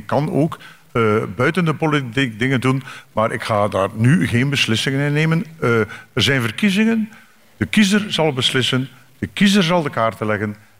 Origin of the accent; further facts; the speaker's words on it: Ostend, Flanders, Belgium; want ik ben een echte Oostendenaar